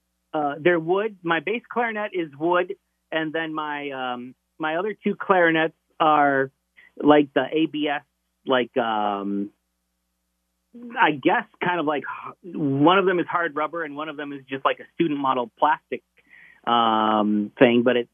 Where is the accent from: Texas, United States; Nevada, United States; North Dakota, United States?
North Dakota, United States; It all started back in North Dakota, Rory. I was born in North Dakota on a cattle ranch. And I grew up in a musical family.